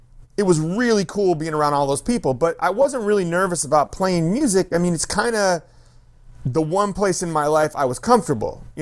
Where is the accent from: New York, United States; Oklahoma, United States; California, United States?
California, United States; Oakland; I grew up in Oakland, man.